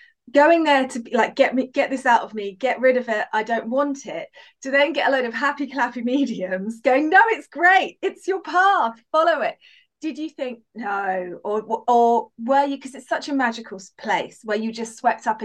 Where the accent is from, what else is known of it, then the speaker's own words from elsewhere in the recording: United Kingdom; I will say that as a British medium, there are still quite a few, a large percentage, who don't believe and think we're all frauds, unfortunately.